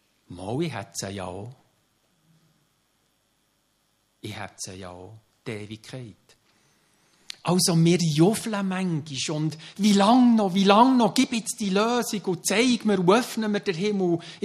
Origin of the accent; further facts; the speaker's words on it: Switzerland; Mich kann natürlich auch als Schweizer sowieso sehr gut verdrängen.